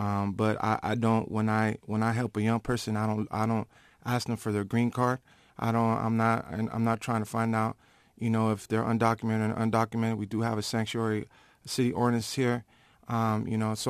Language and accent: English; San Francisco, California, United States; And, you know, I was born and raised in the Mission, and I live on 26 and Lucky Street. and that's right near Bernal Dwellings.